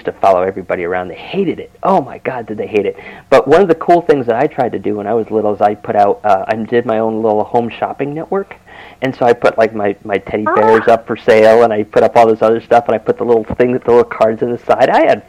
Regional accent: Bristol, Connecticut, United States; You know, I was born and raised in Bristol, Connecticut

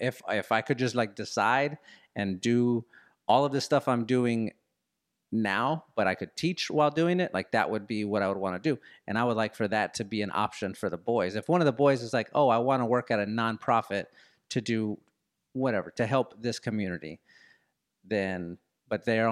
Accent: San Antonio, Texas, United States; Like, I grew up on the south side of San Antonio. Every room that I walked into, every classroom, every barbershop, every restaurant looked like me.

